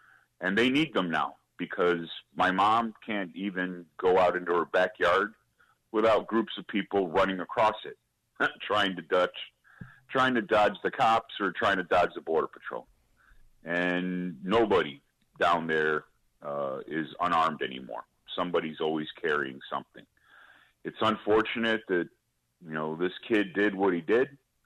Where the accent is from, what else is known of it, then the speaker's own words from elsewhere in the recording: Uvalde, Texas, United States; now in Mount Prospect, United States; Hey, I grew up down there in Uvalde, mm-hmm. and actually went to that school.